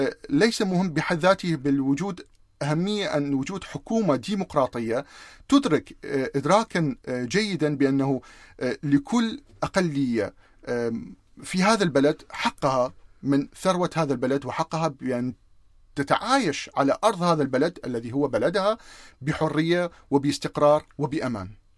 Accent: Iraq; وأرجع إلى بلدي العراق

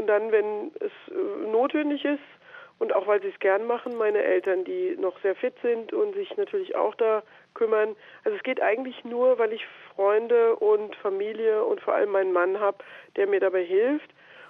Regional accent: Rhineland-Palatinate, Germany; so mit 20, 21 bin ich Landesvorsitzende der Jugendorganisation der SPD in meinem Heimatland Rheinland-Pfalz geworden

